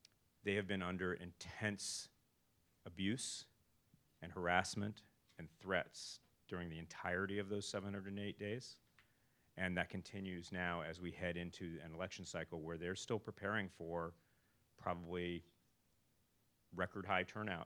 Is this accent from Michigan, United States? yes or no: no; California, United States; I'm a Californian. We are used to this.